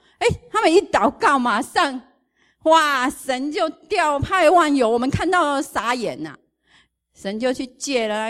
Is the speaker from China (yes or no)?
no; Taiwan; 我们是台湾人